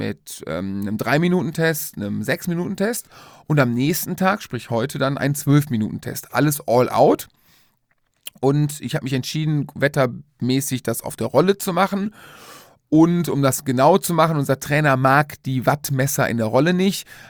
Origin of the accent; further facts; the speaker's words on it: Netherlands; komme aus Holland.